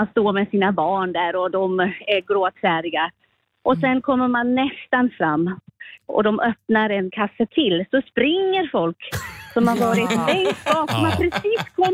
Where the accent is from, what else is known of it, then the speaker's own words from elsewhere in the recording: South Africa; now in Linköping, Sweden; Sydafrika.